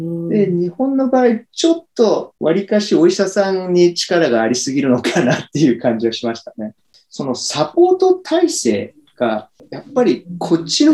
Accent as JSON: {"language": "Japanese", "country": "Australia", "tie": "born or raised there", "also_born_or_lived": "Tokyo, Japan", "said": "僕自身はオーストラリア生まれのオーストラリア育ちで"}